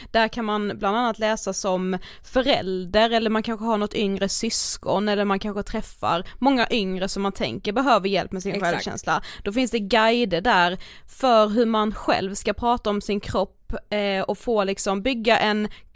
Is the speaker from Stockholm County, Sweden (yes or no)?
no; Blekinge, Sweden; Nej, det är inte det bästa att säga när man kommer från Blekinge.